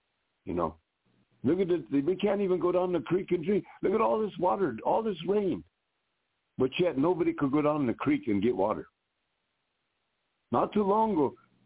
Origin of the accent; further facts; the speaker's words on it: South Dakota, United States; I said, I'm from South Dakota, I'm Oglala. I said, I'm down here in Pomo country.